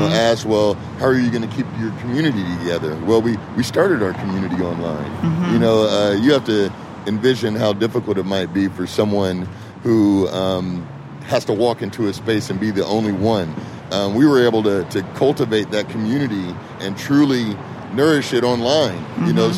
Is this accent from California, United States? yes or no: yes; California, United States; born there